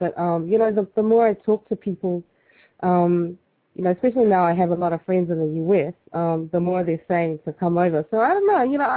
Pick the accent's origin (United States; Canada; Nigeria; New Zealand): New Zealand; Auckland; Yeah, born and raised in New Zealand. I'm third or fourth generation Polynesian. One of my parents was born in the islands, the other one's born here. And I pretty much lived all my life in Auckland City.